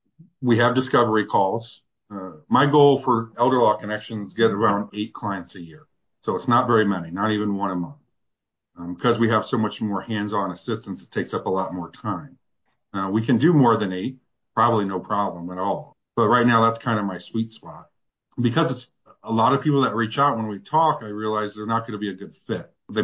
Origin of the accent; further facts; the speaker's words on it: Ohio, United States; I have an office in Northwest Ohio, my hometown.